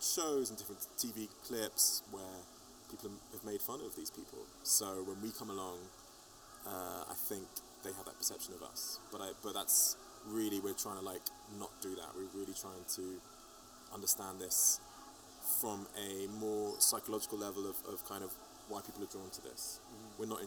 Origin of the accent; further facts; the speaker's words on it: England, United Kingdom; us being English has helped, actually, often, you know, they're interested in us too, because we're from England and we come from a different culture